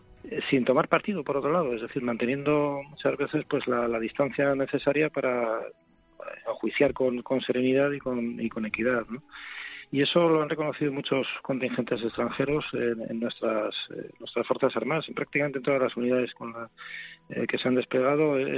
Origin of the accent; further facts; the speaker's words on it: Spain; porque somos españoles.